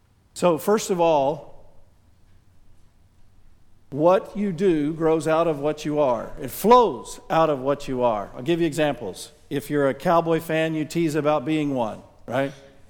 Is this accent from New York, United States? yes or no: no; Dallas, Texas, United States; But since I'm from Dallas, we put up blue today, because everybody knows God is at Dallas.